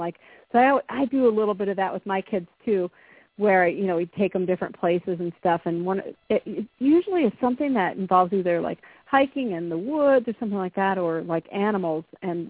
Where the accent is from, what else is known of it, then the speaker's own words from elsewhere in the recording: Midwest, United States; If you get a chance, I'm from the Midwest, so I know it well.